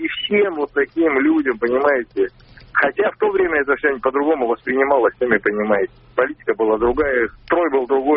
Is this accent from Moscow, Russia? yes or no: no; Saint Petersburg, Russia; я из Санкт-Петербурга.